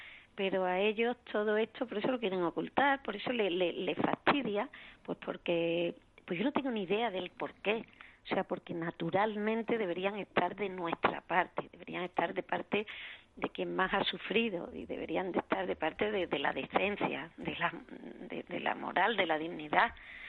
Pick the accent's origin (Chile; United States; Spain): Spain; a mí como víctima del terrorismo, y no solo como española